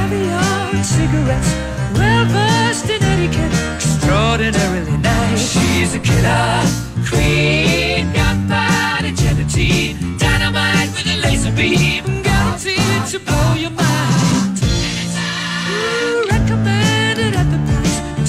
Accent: Curicó, Maule, Chile; Y de nuestras tierras, de mi tierra curicana, Ale recomienda los helados de La Higuera

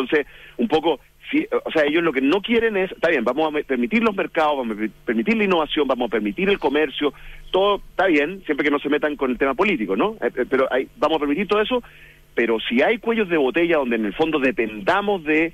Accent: Chile; nosotros como chilenos

